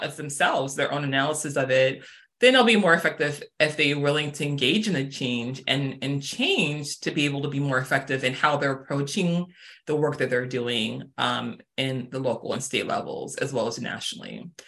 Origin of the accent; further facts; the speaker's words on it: Arizona, United States; also born or lived in Houston; I'm from Houston, Texas, originally. I was born there, and then I grew up in Arizona.